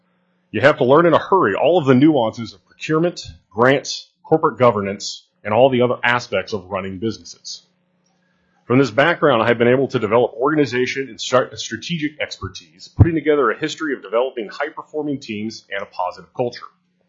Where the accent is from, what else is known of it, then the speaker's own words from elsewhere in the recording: Anchor Point, Alaska, United States; I was born and raised in Alaska, one of five siblings, growing up in a cabin in the small town of Anchor Point